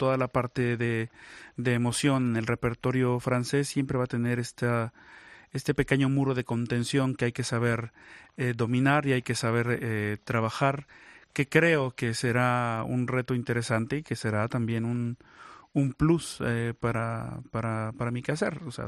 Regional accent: Xalapa, Veracruz, Mexico; Soy originario de Xalapa, Veracruz, de una familia de clase media.

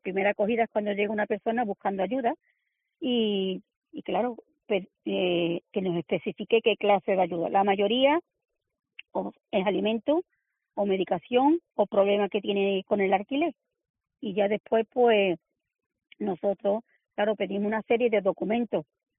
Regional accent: Andalusia, Spain; yo me crié en Torreblanca, ¿sí? E incluso eso, Torreblanca, que también uno de los barrios más pobres y conflictivos de España

